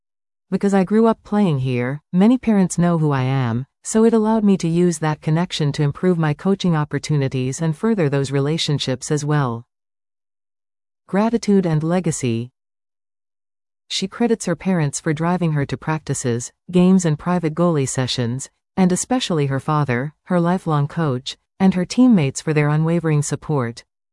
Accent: Weyburn, Saskatchewan, Canada; However, growing up in Weyburn meant that there was a greater connection to my community through the sport.

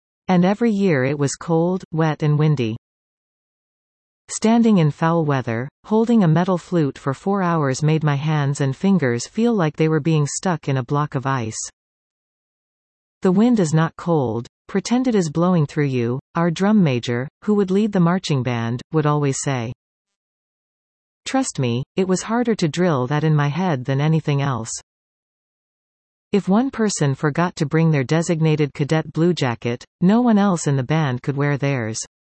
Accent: Canada; As a kid growing up in Canada, I was well aware of Remembrance Day thanks to school events, but actually attending a ceremony was not a tradition for my family

